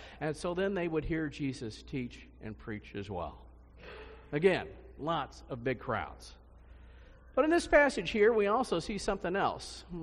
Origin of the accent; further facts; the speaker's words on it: Kansas City, Missouri, United States; for these boys here, myself included here, well, we grew up in Kansas City.